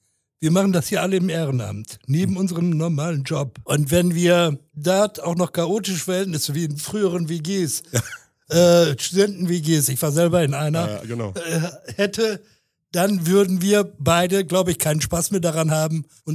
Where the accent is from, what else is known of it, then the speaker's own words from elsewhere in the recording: Haren, Lower Saxony, Germany; Also, ich bin in Haaren geboren, im alten Krankenhaus, habe meine Kindheit in Haaren-Erika verlebt, bin dort zur Volksschule gegangen, bin dann 1966 nach Meppen, nicht ins Marianum, sondern ins Maristenkloster, ins Internat gekommen, bin dann 1972 nach Ibbenbüren gegangen